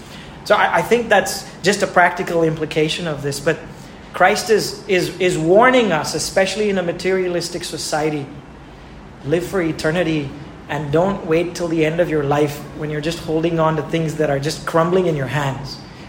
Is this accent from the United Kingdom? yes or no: no; India; my possessions and what I have in this world exists so that I, as an Indian, may first, I mean, invest in the kingdom of God in my own local church.